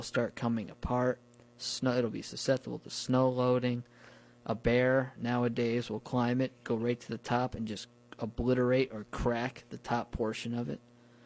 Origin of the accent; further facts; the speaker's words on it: New Paltz, New York, United States; I grew up near orchards in New Paltz and very rarely saw wild apple trees.